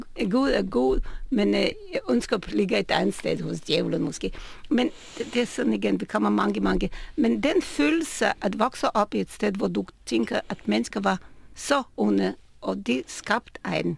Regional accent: Israel; jeg voksede op i Israel, hvor man kunne se, hvordan religion og Gud bliver brugt også politisk.

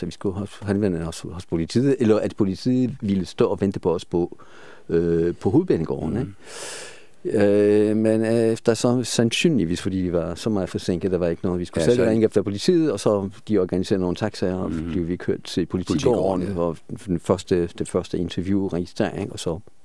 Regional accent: Poland; Danish is a second language; Og det var meget overraskende at altså overblive som polak, fordi altså, taxachauffører i Polen gør fandme ikke sådan noget.

